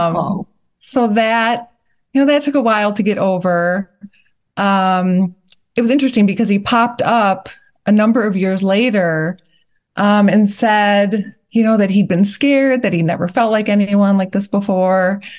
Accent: Chicago, Illinois, United States; You know, I grew up in the Chicago area.

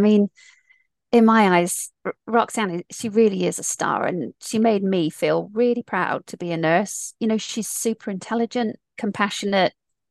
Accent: United States; I grew up in the States.

